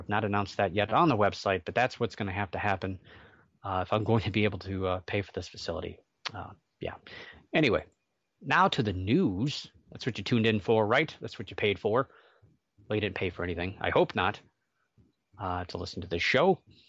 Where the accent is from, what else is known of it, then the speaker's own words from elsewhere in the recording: Twinsburg, Ohio, United States; right here in my hometown, Twinsburg, Ohio. Yeah, good luck trying to find it on the map. We're smack dab in between Cleveland and Akron, Ohio